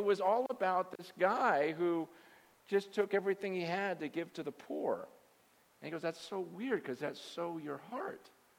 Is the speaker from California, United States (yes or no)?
yes; San Francisco, California, United States; born there; It never crossed my mind that I was born in San Francisco. Do you know I was born in Chinatown? Yeah, I was born in the hospital in Chinatown. My mother died giving birth to me in Chinatown.